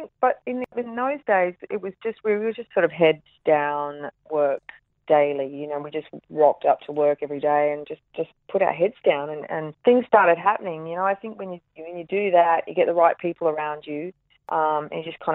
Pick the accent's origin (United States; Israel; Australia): Australia; Perth, Western Australia; Perth was great. I always like doing my hometown.